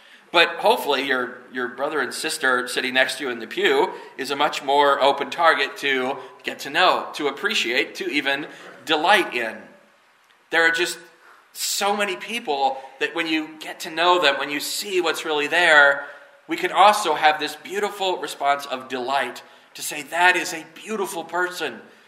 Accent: Kansas, United States; You know, I grew up here in Kansas, I said, surrounded by the buffalo and the Sioux and Kansas tribes of our area

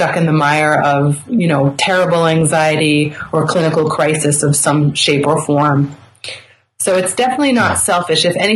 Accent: Boston, Massachusetts, United States; accent: Boston; Sometimes I kind of, I lose R's from time to time. So that's the Bostonian me.

